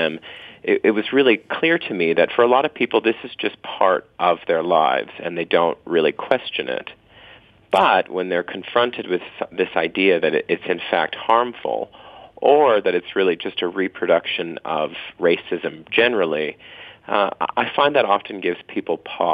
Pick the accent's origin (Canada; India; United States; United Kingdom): Canada; now in Australia; Well, maybe 7 years ago now, I moved from Canada, where I grew up, to Australia, where I live now.